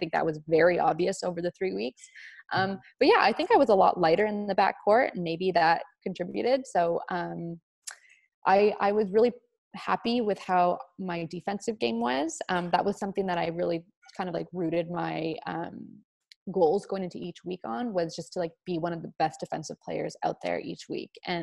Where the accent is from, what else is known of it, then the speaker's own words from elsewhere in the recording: Canada; We're Canadian over here.